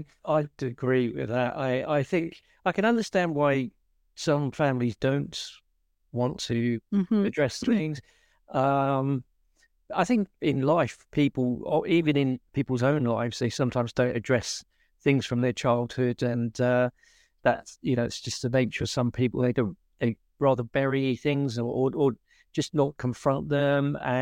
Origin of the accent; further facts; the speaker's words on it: United Kingdom; perhaps this is because I'm British, which is we tend to cover up, don't talk about it